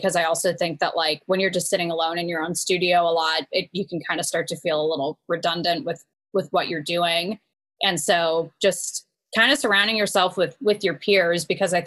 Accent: California, United States; we're both from the same area, Northern California. We're both from Marin County.

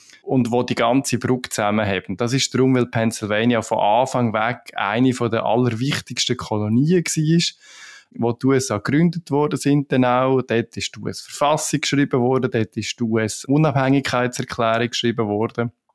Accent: Switzerland; Vielleicht für mich besonders wichtig als Schweizer, sie haben recht guten Käse

